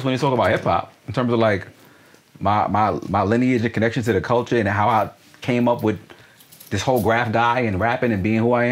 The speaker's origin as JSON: {"language": "English", "country": "Jamaica", "said": "Like, I'm Jamaican."}